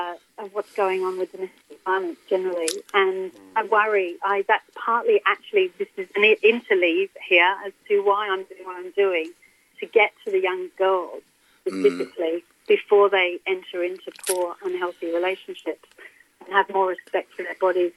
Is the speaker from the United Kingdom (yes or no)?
yes; London, United Kingdom; I came from London, so I had no network of my own.